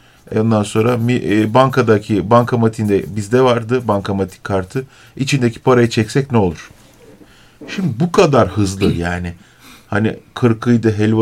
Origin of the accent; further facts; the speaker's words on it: Ankara, Turkey; Ben öyle doğma büyüme Ankaralıyım, bir İstanbul'da okudum, geri geldim. Hala ikametgahım Ankara, bürom Ankara'da, kendim Ankara'dayım.